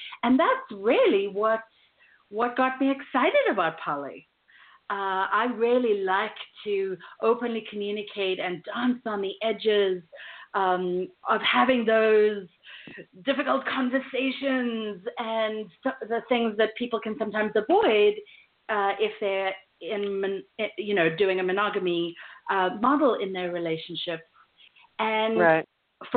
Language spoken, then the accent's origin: English; South Africa; accent: mixture of South African, London, Australian, New Zealand and US; also born or lived in London / Australia / New Zealand; now in United States; learned to roll my R's in the last 13 years of living in the U.S., I grew up in South Africa, and then I lived in London, Australia, New Zealand, before coming over